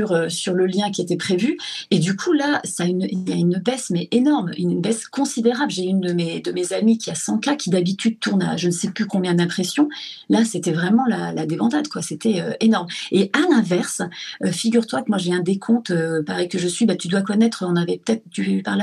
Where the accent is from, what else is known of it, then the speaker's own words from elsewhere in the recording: Bar-le-Duc, Grand Est, France; born there; Je suis née à Bar-le-Duc.